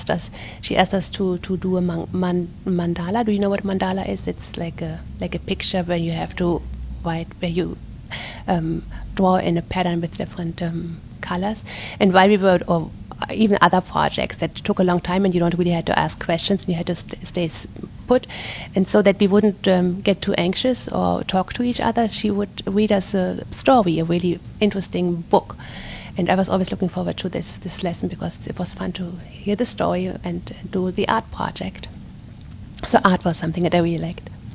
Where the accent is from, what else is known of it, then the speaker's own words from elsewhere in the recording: North Rhine-Westphalia, Germany; also born or lived in Neumünster; born in Neumünster, Germany, in the northern part of Germany, and I was born in 1965. I grew up in a smaller town which is close to Cologne, so in the middle part of Germany. In a small town with 2,000 people lived there.